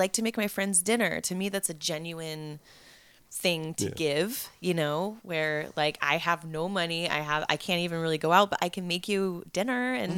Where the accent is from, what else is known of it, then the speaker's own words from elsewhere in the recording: Napa, California, United States; In Napa. I'm from originally born and raised in Napa.